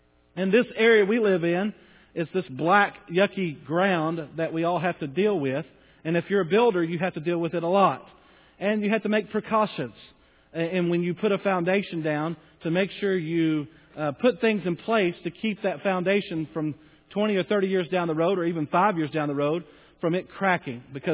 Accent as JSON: {"language": "English", "town": "Bowie", "region": "Texas", "country": "United States", "tie": "born or raised there", "said": "And I was born and raised in Bowie up in that area, and it's a lot different soil."}